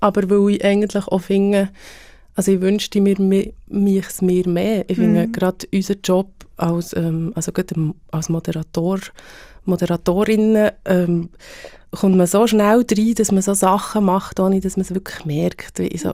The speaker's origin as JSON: {"language": "German", "region": "Bern", "country": "Switzerland", "accent": "Bernese German", "said": "Ich versuche ja, die Berndeutsche oder unseren Dialekt zu zelebrieren"}